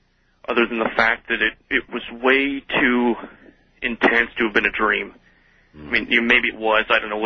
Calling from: Iowa, United States; I'm calling you from Central Iowa.

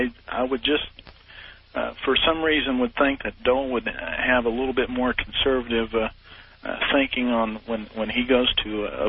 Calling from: LaFontaine, Indiana, United States; I'm calling from LaFountain, Indiana.

